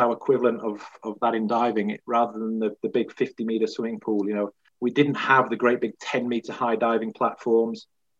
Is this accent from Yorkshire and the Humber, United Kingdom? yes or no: yes; Harrogate, Yorkshire and the Humber, United Kingdom; now in Ireland; it all started back in my hometown. So I originate from a small town in Harrogate, which is in the in North Yorkshire, in the northeast of England.